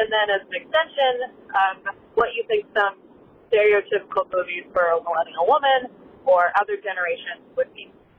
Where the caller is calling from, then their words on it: Alameda, California, United States; Hi, y'all. … I'm calling from Alameda, California.